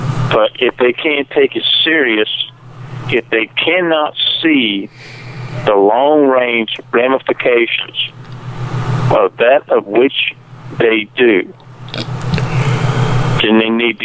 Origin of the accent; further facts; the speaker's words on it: Ireland; I got a big mouth. I'm Irish. What can I say?